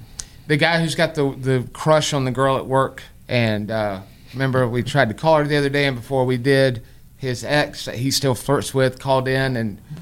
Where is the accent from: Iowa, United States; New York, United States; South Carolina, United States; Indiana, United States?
South Carolina, United States; James Island; I'm from Big James Island, not the Lil one.